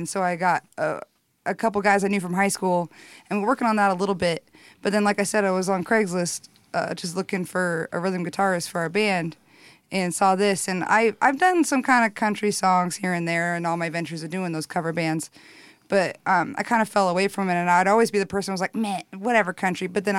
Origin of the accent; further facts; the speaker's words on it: Reno, Nevada, United States; also born or lived in Charlotte, United States; Yeah, I'm from Reno. I moved away a bit, and then I came back home, yeah.